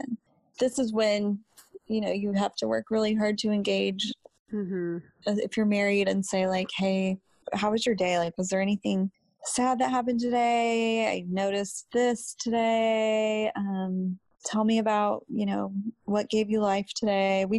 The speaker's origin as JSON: {"language": "English", "region": "Texas", "country": "United States", "said": "We pass around a dish towel, as my Texan roots have taught me."}